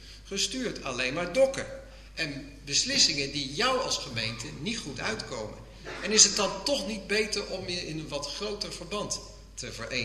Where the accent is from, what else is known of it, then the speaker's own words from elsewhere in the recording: Monnikendam, North Holland, Netherlands; Ik gaf al aan, ik kom uit Monnikendam.